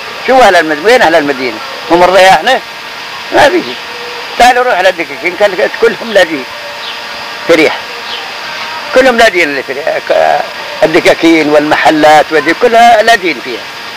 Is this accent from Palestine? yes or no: yes; Al-Masafra, Hebron Governorate, Palestine; moved away; بلدي الأصلي اسمها المصفرة الخليل